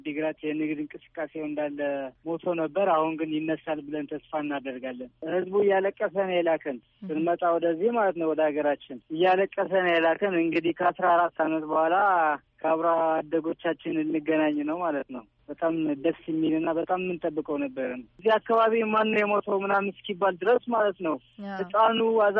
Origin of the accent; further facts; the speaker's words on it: Eritrea; now in Mekele, Ethiopia; ለምሳሌ እኔ ኤርትራ ነው ተወልጄ ያደግኩት፣ ኢትዮጵያዊ ነኝ። ስራ 4 አመት በፊት ነው ከዛ የመጣሁት